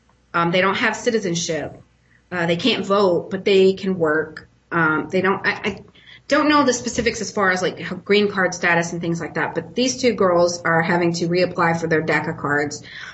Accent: United States; people don't look at me and know I'm from the United States.

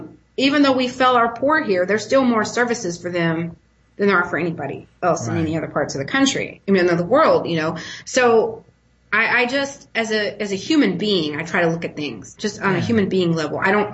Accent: United States; people don't look at me and know I'm from the United States.

